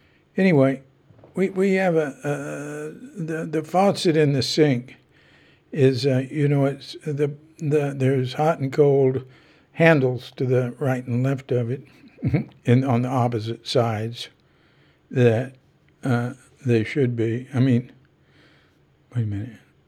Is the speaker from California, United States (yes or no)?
no; Texas, United States; moved away; where I grew up in Texas in the summer